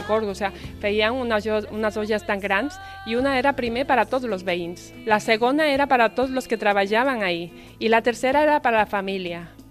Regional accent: Ecuador; now in Barcelona, Spain; soc de l'Equador. Fa 23 anys que visc a Barcelona.

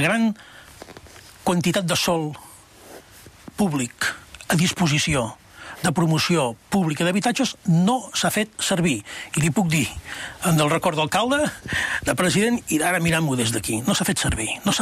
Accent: Catalonia, Spain; Però sóc català.

